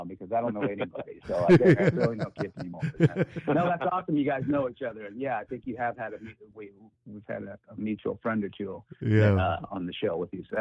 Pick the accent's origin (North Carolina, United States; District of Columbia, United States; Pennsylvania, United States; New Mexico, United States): District of Columbia, United States; Washington; born there; Technically, I was born in Washington D.C. So way over there on the East Coast.